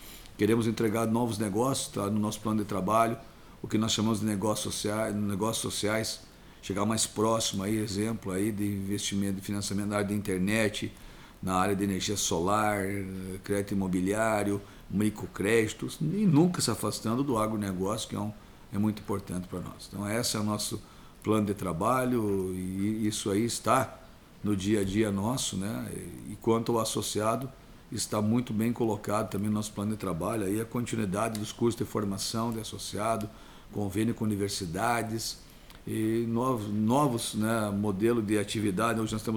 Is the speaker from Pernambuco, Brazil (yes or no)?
no; Soledade, Rio Grande do Sul, Brazil; also born or lived in Ibirapuitã; é o filho da dona Carme … nascido lá no Quebradente, naquela minha terra maravilhosa, Ibirapuitã, que com 11 anos veio morar em Soledade